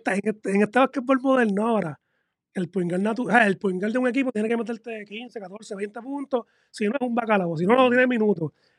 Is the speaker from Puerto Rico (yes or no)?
yes; Bayamón, Puerto Rico; Yo soy de Bayamón.